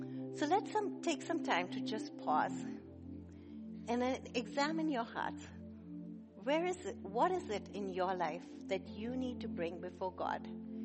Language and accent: English; India; the church that we grew up in India